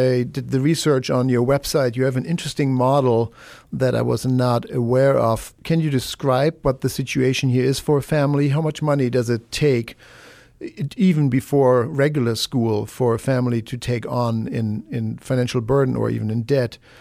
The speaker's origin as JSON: {"language": "English", "country": "Germany", "said": "I'm from Germany."}